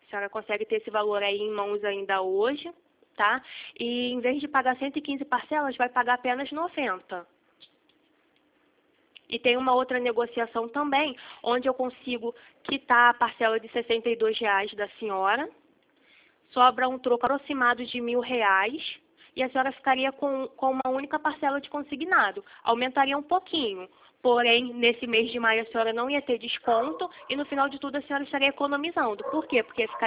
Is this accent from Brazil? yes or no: yes; Rio de Janeiro, Brazil; sou do Rio.